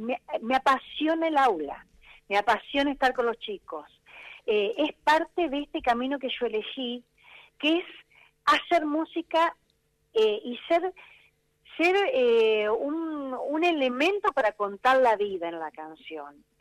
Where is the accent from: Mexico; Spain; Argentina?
Argentina; Venado Tuerto, Santa Fe; yo estudiaba en la Universidad de Rosario, yo soy de Venado Tuerto.